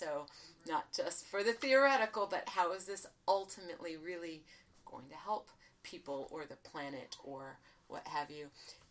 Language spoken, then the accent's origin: English; Detroit, Michigan, United States; I'm from Detroit, and I would just say just about everyone I grew up with is still there.